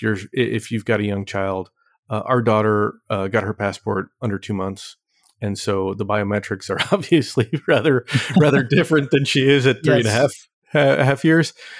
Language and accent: English; New York, United States; I grew up in New York.